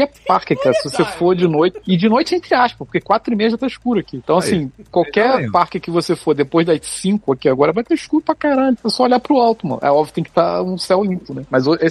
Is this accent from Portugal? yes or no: no; Rio de Janeiro, Brazil; Irmão, tá 18 graus, eu sou carioca, cara.